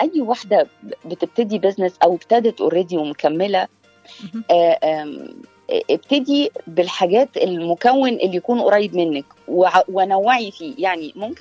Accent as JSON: {"language": "Arabic", "country": "Egypt", "also_born_or_lived": "United Arab Emirates / Oman", "moved": "yes", "lives_now": "United States", "said": "طيب أنزل كمصرية"}